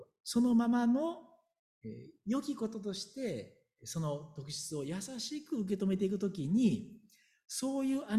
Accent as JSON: {"language": "Japanese", "region": "Kansai", "country": "Japan", "said": "私はね、実は関西出身"}